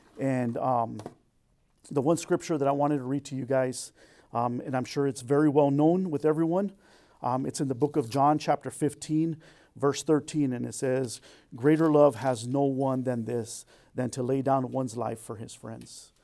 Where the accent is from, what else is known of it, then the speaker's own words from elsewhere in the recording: Los Angeles, California, United States; My wife and I, our whole family, we're both from Los Angeles, and so we connected really well.